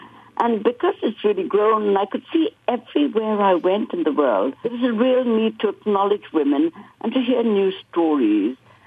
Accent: India; when I was growing up in India

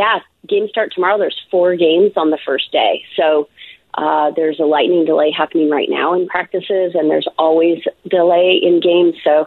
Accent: Salt Lake City, Utah, United States; also born or lived in Oregon; And I actually was born in Oregon, just so you know. I lived some other places when I was tiny, tiny, but I've been in Salt Lake since 83

